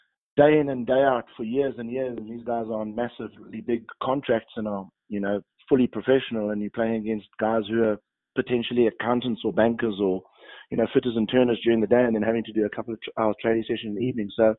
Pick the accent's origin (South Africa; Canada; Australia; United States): South Africa; moved away as an adult; also born or lived in United Kingdom / Japan; Coached in my home country of South Africa, coached in the UK for 10 years, and then a couple of years in Japan as well.